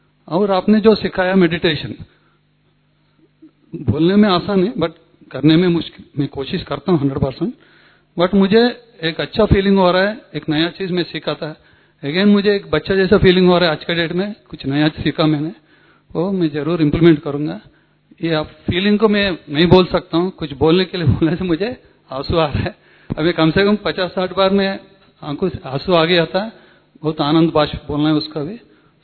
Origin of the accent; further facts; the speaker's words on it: Hyderabad, Telangana, India; मैं हैदराबाद से आया हूँ।